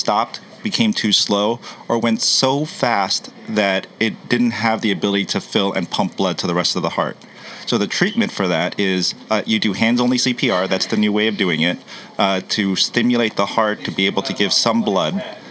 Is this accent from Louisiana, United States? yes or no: no; Miami, Florida, United States; also born or lived in St. Louis / Fort Collins; My background, I was born in St. Louis. Mm-hmm. I lived in Fort Collins, Colorado, but I grew up in Miami, Florida, and I've kind of been all around.